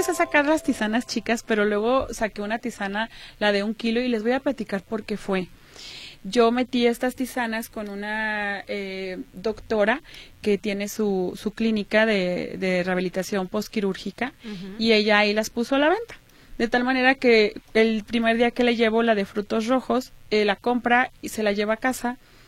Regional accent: Guadalajara, Jalisco, Mexico; cada que yo llegaba aquí a mi ciudad natal, Guadalajara

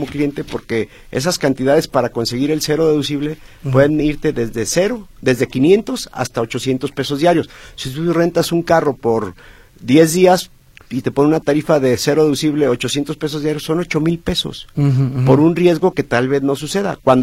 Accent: Mexico; Nosotros en pesos, sí, claro, somos

